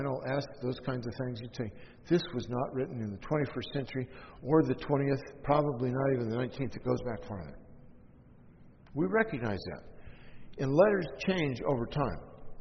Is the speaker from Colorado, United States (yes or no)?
no; Newport Beach, California, United States; I grew up in Newport Beach, California. You may not like it because it's California, but the education was pretty good.